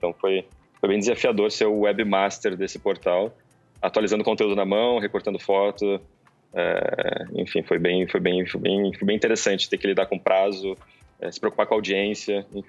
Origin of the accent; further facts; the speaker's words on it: Porto Alegre, Rio Grande do Sul, Brazil; Eu sou de Porto Alegre, enfim, é o meu time, time do coração